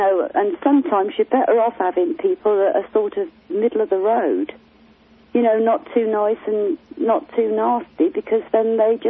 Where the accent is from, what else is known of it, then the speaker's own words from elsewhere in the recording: Wales, United Kingdom; I'm Welsh, you see. I've got no allegiance at all to England.